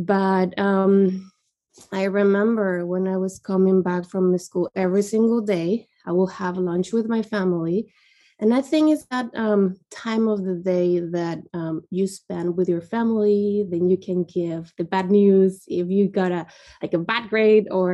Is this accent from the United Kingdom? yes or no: no; Guadalajara, Jalisco, Mexico; now in San Francisco Bay Area, United States; and I'm from Guadalajara, Mexico, but I live in the San Francisco Bay Area.